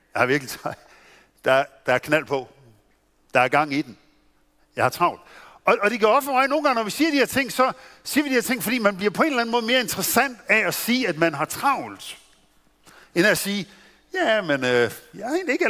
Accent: Central Denmark Region, Denmark; der hvor jeg kommer fra, det er sådan Midtjylland-agtigt.

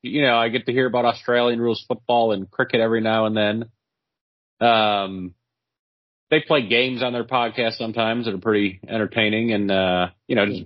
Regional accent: Chicago, Illinois, United States; Well, who doesn't like? I grew up in Chicago in the 90s. Of course, I like basketball.

